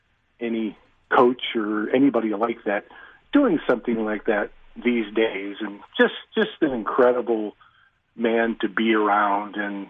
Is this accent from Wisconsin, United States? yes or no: yes; Green Bay, Wisconsin, United States; I grew up in Green Bay, about a mile from Bart Starr's house.